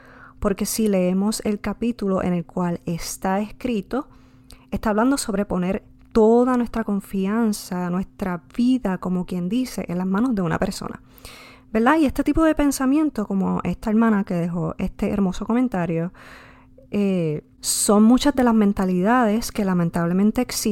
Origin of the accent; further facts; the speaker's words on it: Naranjito, Puerto Rico; yo soy puertorriqueña, nacida y criada en Puerto Rico, específicamente en el pueblo de Naranjito, entre Naranjito y Toalta.